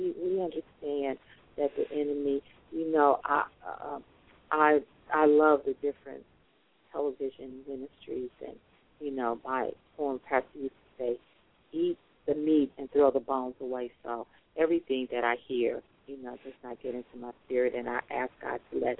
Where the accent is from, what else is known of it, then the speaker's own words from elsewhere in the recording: Chicago, Illinois, United States; because of the time that we're living in Chicago. I'm from Chicago.